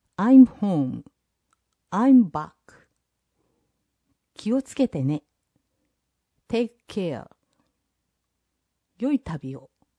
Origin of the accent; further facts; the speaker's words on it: Hawaii, United States; Japanese is a second language; 壱岐と同じように、私の出身であるハワイ島は離島です。